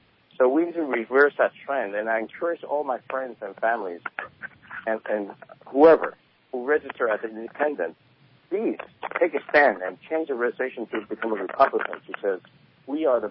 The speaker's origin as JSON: {"language": "English", "country": "United States", "tie": "born or raised there", "said": "I mean, I grew up in America knowing that these are you have guns"}